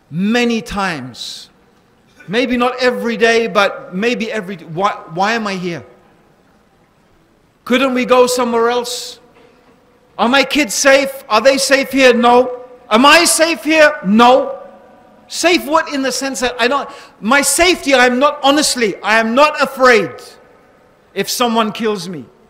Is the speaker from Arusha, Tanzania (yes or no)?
no; Dar es Salaam, Tanzania; born there; I'm white. I actually wasn't born here, I was born in Dar es Salaam in Tanzania in Africa. But you know, this is my country in the sense that this is my father's land, his father's father's land, you know, for generations.